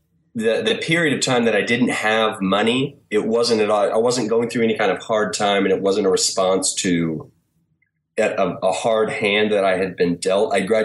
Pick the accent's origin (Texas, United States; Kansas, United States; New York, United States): Kansas, United States; Wichita; In Wichita, Kansas.